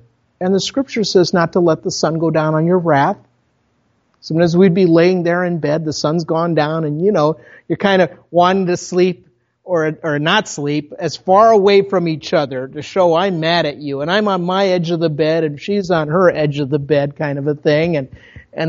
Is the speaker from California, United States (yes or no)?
no; Minnesota, United States; accent: Minnesota; But she's talking in Spanish, thinking that I'm from Minnesota. I've got a Minnesota accent.